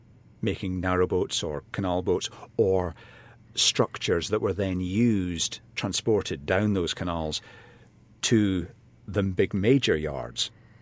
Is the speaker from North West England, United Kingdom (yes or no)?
no; Glasgow, Scotland, United Kingdom; born or raised there